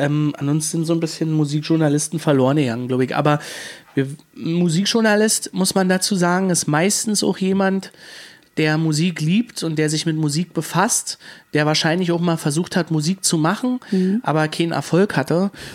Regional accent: Woltersdorf, Brandenburg, Germany; also ich komme aus Woltersdorf und nebenan in Rüdersdorf im Nachbarort

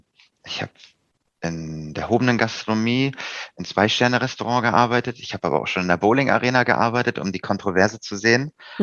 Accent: Flensburg, Schleswig-Holstein, Germany; Ich komme eigentlich aus dem Norden, aus Flensburg tatsächlich.

